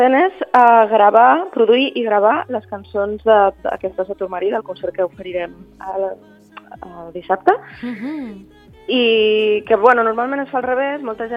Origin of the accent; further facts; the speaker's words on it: Ibiza, Balearic Islands, Spain; Jo sóc eivissenca